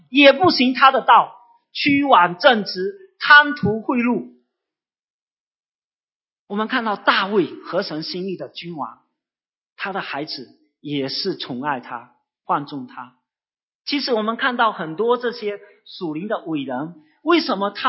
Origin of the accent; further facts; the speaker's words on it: Fuzhou, Fujian, China; 我们福州人屈勒，这个是小树小竹枝是最好的